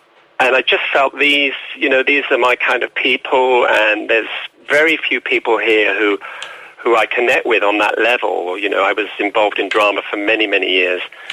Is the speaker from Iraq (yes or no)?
no; London, United Kingdom; London, I grew up in London.